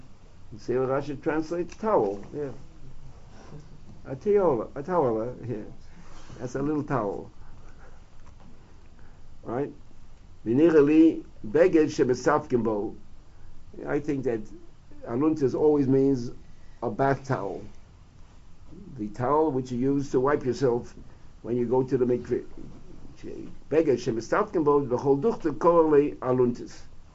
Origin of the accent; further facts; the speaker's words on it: New York City, New York, United States; When I was growing up in Lower East Side, the chassidim who went to mikveh didn't use a towel.